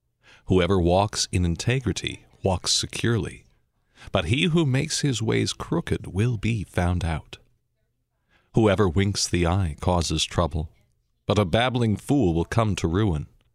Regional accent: Denver, Colorado, United States; I grew up in Denver, Colorado, Cowtown, but I was a city boy.

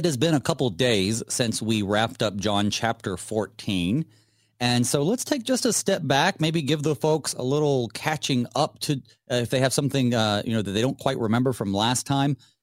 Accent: North Carolina, United States; growing up in North Carolina in the western part, 32 was cold, and is about as cold as it usually got.

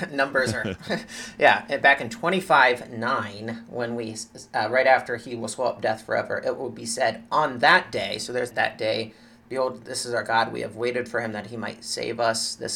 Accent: Ohio, United States; I'm from Central Ohio is where I grew up, but some of my family's from Southern Ohio. And so then that, I have that little bit of an accent that comes through every so often.

